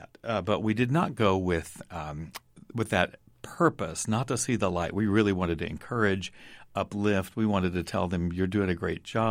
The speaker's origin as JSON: {"language": "English", "region": "the South", "country": "United States", "tie": "born or raised there", "said": "And for people that don't understand the South, I grew up in the South"}